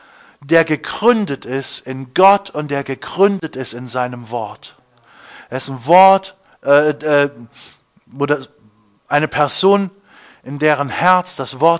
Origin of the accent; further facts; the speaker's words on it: Thuringia, Germany; Wir kommen hier aus dem Thüringer Wald. Es gibt überall Wasserbäche.